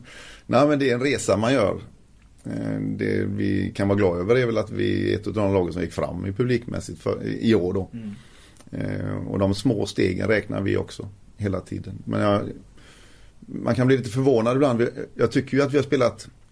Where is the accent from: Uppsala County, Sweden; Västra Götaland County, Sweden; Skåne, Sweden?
Västra Götaland County, Sweden; Gothenburg; Jag är ju från Göteborg